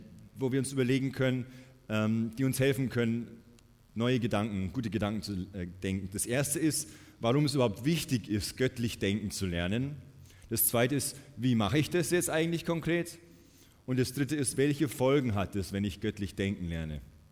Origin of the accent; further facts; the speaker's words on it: Munich, Bavaria, Germany; also ich komme aus München und da in der U-Bahn, das ist, oder im Bus, das ist ja Wahnsinn.